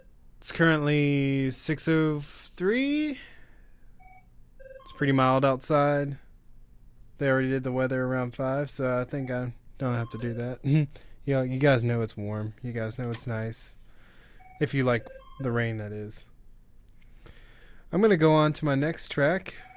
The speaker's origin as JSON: {"language": "English", "town": "Roanoke", "region": "Virginia", "country": "United States", "tie": "born or raised there", "said": "That album was actually recorded in my hometown of Roanoke, Virginia at the Jefferson Performing Arts Center."}